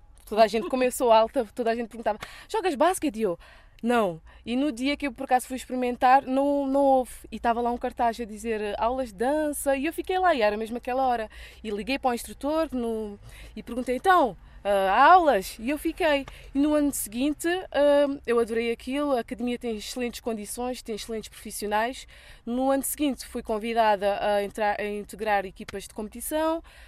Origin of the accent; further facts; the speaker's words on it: Sal, Cape Verde; moved away as an adult; now in Portugal; Sou da Ilha do Sal, vim para estudar, porque o meu objetivo também era conhecer o mundo e também queria prosseguir os estudos